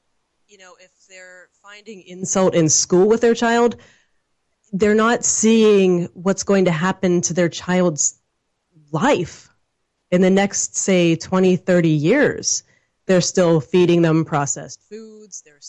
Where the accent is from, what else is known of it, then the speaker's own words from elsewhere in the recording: New Castle, Pennsylvania, United States; also born or lived in Los Angeles, United States; And I had the opportunity to move back to my hometown in Newcastle, Pennsylvania, where we're surrounded by fracking. And people said, why would you leave the eco-friendly people in LA?